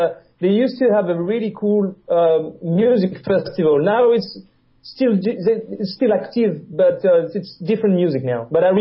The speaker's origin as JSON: {"language": "English", "region": "Corsica", "country": "France", "lives_now": "United States", "said": "originally from Corsica."}